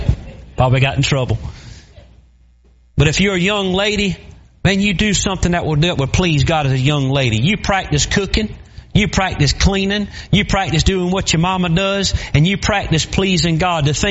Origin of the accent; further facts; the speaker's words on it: the South, United States; 15, 16 years old, I grew up in the South.